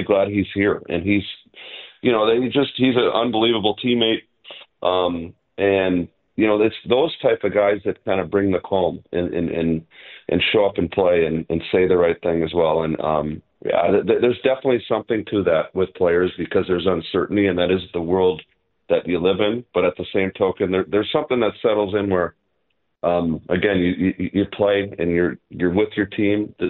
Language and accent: English; Minnesota, United States; I grew up in Minnesota, who lives out in California now.